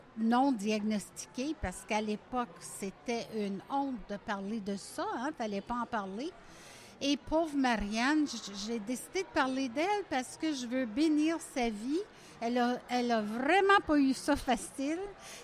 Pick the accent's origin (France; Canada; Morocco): Canada; Sudbury, Ontario; born there; Je suis née à Sudbury. Alors, mais ça fait longtemps maintenant que j'habite dans l'Outaouais.